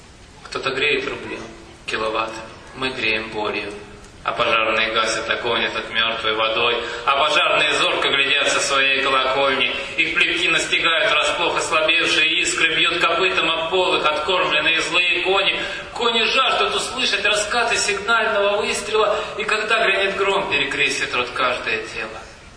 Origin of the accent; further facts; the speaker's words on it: Belgorod Oblast, Russia; говорил, что я поэт из Белгородской области